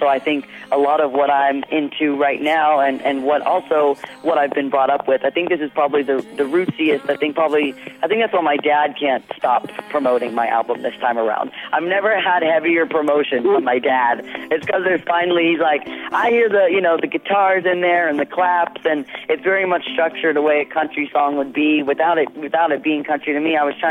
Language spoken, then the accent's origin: English; Nashville, Tennessee, United States; Mostly because, one, I'm from Nashville, so I never thought I would be here.